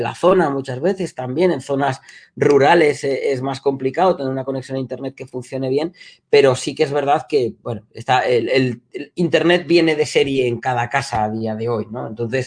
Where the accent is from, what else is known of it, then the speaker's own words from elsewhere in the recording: Chile; soy chileno también y he tenido muchos años de haber estado pasando veranos españoles / inviernos chilenos allí